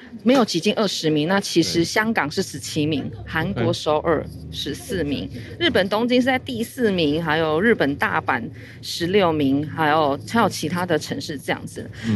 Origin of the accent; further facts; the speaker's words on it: Taiwan; 那也期待就是我们台湾人够把我们的热情给带出去这样子